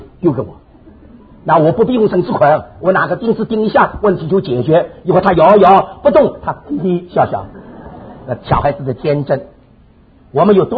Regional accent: Shanghai, China; accent: Shanghai accent; 那我这个上海口音听得懂吧？

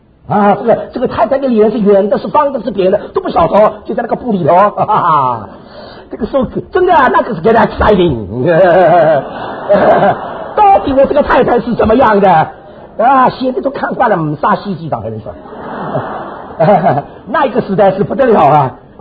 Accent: Shanghai, China; 那我们上海人听了真难为情啊。

